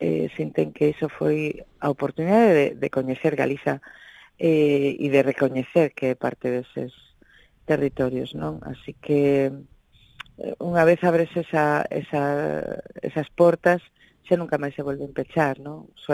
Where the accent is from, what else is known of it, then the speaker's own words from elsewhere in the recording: Galicia, Spain; somos galegos por obra e graza do idioma